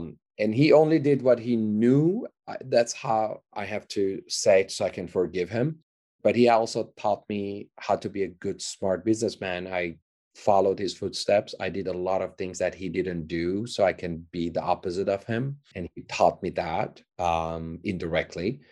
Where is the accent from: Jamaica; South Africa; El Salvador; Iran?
Iran; moved away as an adult; also born or lived in Los Angeles, United States; I was born in Hollywood Hospital in LA. I was 30 days old. My mom moved back to Iran and they took the passports away, and I didn't have the chance to come back until I was 19.